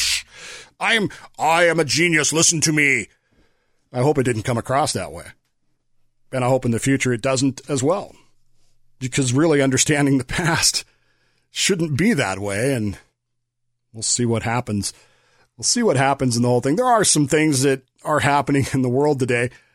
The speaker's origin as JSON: {"language": "English", "town": "Denver", "region": "Colorado", "country": "United States", "tie": "born or raised there", "said": "when we would call my grandparents down in Oklahoma City, we were growing up in Denver"}